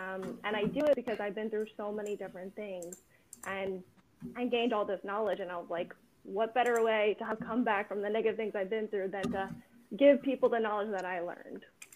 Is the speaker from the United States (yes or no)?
yes; New Jersey, United States; So I grew up in New Jersey.